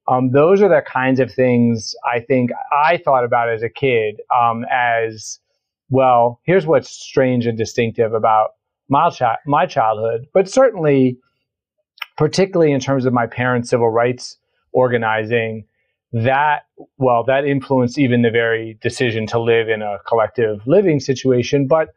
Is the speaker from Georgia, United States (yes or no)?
yes; Atlanta, Georgia, United States; she realized that Atlanta, she thought, was a great place for us to grow up. If we were raised in Atlanta, we would sort of almost by definition be kind of embedded in a Black community in a majority Black city.